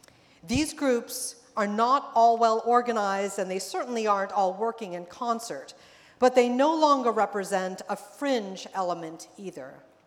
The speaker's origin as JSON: {"language": "English", "region": "Massachusetts", "country": "United States", "tie": "born or raised there", "said": "I'm delighted to be back in New England. As you heard, I grew up in Massachusetts, and thus being along this gorgeous coastline makes me really happy."}